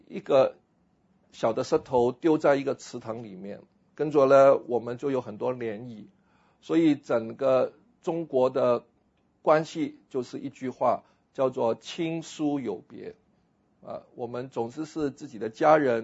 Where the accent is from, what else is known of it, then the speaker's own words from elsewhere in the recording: Singapore; 我们新加坡人好客，我们帮助游客使他们多点消费